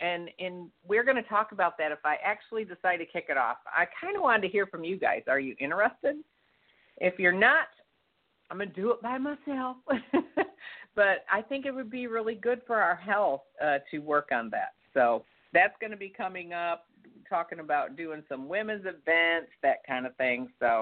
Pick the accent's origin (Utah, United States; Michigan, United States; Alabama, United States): Michigan, United States; But I'm from Michigan, and so to me it's spelled peony or pony.